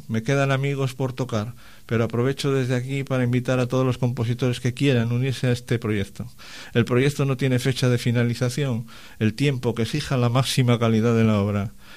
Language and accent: Spanish; Santander, Cantabria, Spain; born there; now in Laredo, Spain; Nací en Santander y ahora vivo en Laredo.